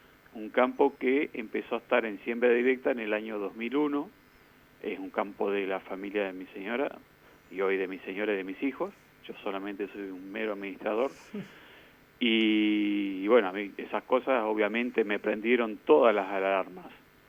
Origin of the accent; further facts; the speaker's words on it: General Pico, La Pampa, Argentina; yo soy nativo de General Pico